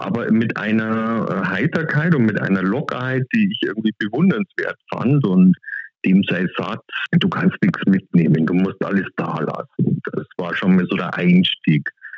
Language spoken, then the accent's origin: German; Germany; als Deutscher an der Donau mit donauschwäbischen Wurzeln